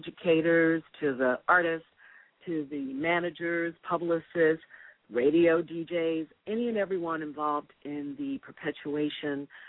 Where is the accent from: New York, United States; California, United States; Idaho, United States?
New York, United States; Bronx; also born or lived in Harlem; And I'm a girl from the Bronx and Harlem.